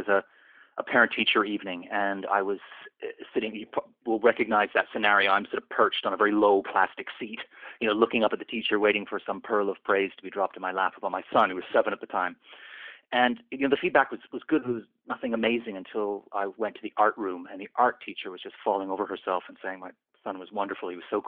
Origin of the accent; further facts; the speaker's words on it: Canada; now in London, United Kingdom; I'm a Canadian writer, but I live in London, England.